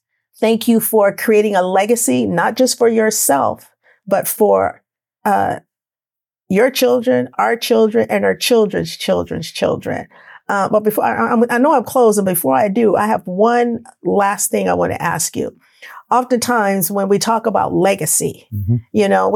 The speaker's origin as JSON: {"language": "English", "region": "Texas", "country": "United States", "tie": "born or raised there", "said": "You know, I grew up in Texas. And so that's one thing that I think that we're lacking in communities across California, period. I mean, I've lived both in Northern California and Southern California."}